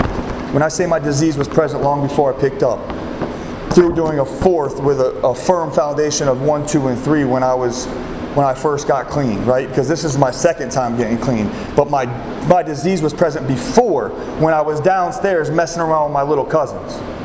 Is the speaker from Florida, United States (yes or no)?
yes; Florida, United States; I was born and raised in Florida. Grew up a kid that was always good at sports.